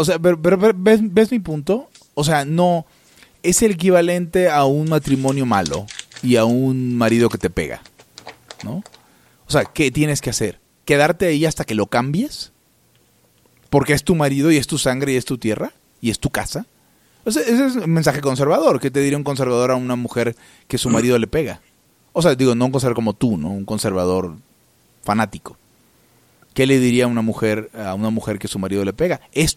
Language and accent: Spanish; Venezuela; now in Mexico; Donde está mi sangre y mi tierra. Donde me llama la sangre.